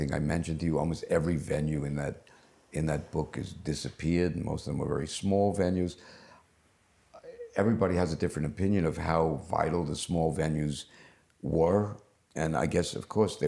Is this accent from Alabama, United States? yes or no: no; New York, United States; Well, first of all, I was born in New York, so I've spent most of my life there